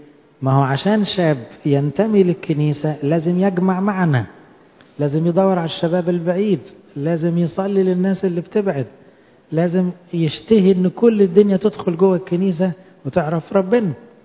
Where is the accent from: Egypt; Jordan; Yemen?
Egypt; احنا مصريين نحب بلدنا وننتمي لبلدنا وعاوزين بلدنا احسن بلد في الدنيا